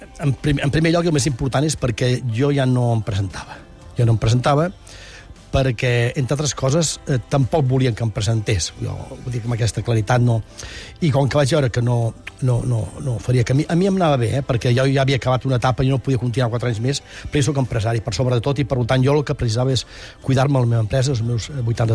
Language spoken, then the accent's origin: Catalan; Catalonia, Spain; tinc l'ànima català, i soc català, i penso, rumio, canto, reso en català